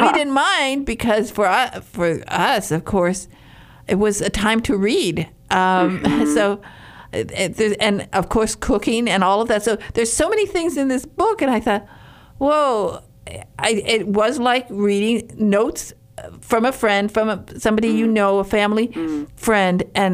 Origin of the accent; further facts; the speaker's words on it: Michigan, United States; I come from Upper Michigan.